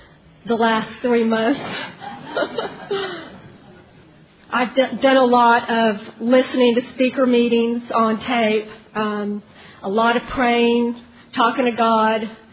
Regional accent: Dallas, Texas, United States; I'm an addict from Dallas, Texas.

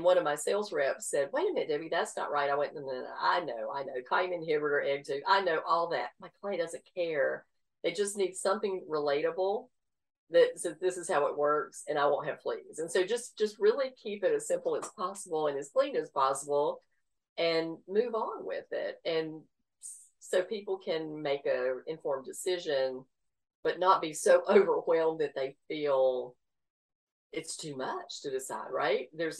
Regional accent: the South, United States; Yeah, I love the storytelling because I guess I'm a girl from the South

